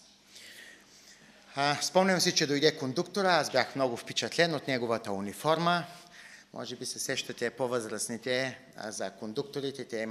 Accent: Gabrovo, Gabrovo Province, Bulgaria; moved away as an adult; now in Munich, Germany; съм роден в Габрово преди 34 години. Габрово е моят роден град и там съм прекарал 20 години от живота си. На 20 години заминах за Германия, където живея до момента.

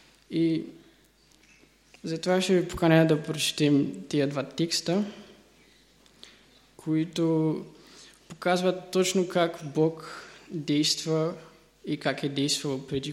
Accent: Ruse, Ruse Province, Bulgaria; от УИО, съм от Русе.

